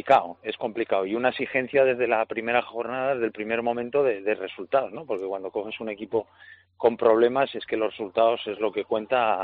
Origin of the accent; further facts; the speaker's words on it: Gijón, Asturias, Spain; encantado de poder disfrutar siempre de mi tierra cuando no esté trabajando.